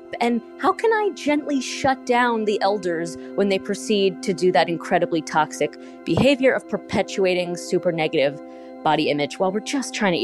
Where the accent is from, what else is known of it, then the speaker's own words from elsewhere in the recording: Brooklyn, New York, United States; from Brooklyn.